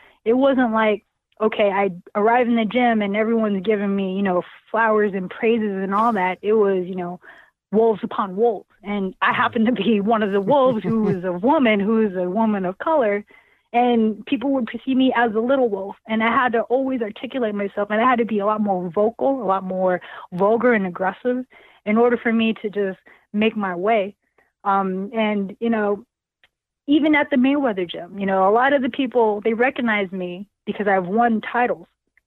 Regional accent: Philippines; it didn't just happen because I'm a girl, because I'm Filipina.

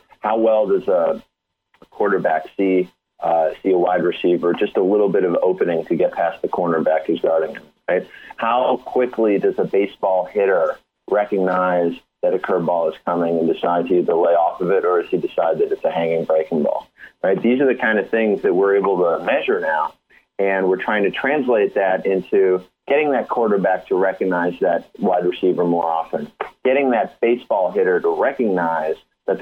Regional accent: Chicago, Illinois, United States; My mom, for instance, huge Cubs fan. I grew up in Chicago.

